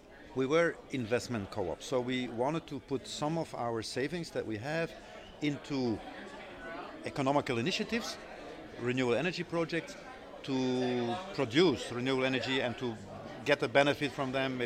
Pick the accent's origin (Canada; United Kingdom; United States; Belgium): Belgium; English is a second language; I am originally from Belgium